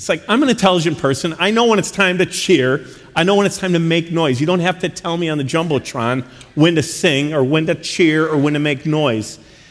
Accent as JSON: {"language": "English", "town": "Chicago", "region": "Illinois", "country": "United States", "tie": "born or raised there", "said": "You folks know that I'm from Chicago, so I grew up, and in the 90s, if you're a basketball fan, I love the Chicago Bulls"}